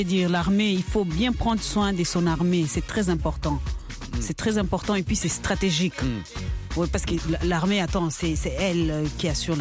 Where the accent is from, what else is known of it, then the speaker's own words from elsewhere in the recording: DR Congo; je prends l'exemple de mon pays, la RDC.